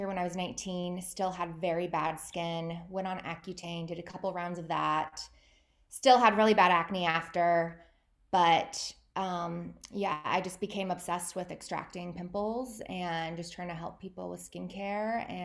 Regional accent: Tucson, Arizona, United States; moved away as an adult; I'm originally from Tucson, Arizona.

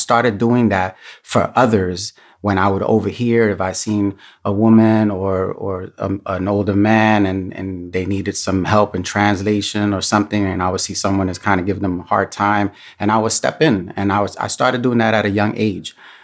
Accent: New York City, New York, United States; Born Lower East Side. Yep. I'm a New Yorker. So my parents are from Puerto Rico. I was born here in the Lower East Side. My parents are from Santurce and Camuy.

